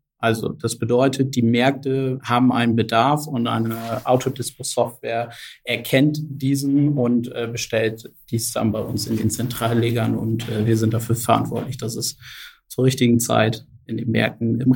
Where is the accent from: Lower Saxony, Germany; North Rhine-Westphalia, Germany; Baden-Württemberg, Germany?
Lower Saxony, Germany; Leer; Man hört sicherlich an meinem Dialekt, ich bin gebürtiger Ostfriese, komme aus der Region Leer.